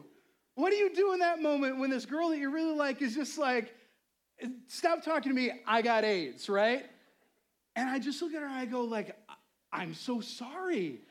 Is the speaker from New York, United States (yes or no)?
yes; New York, United States; I'm from New York, and I thought people from California were awesome.